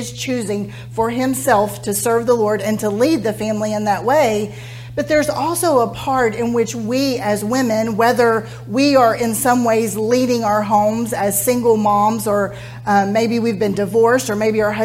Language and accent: English; United States; I think that we, as American women, and I don't know about the other women of the world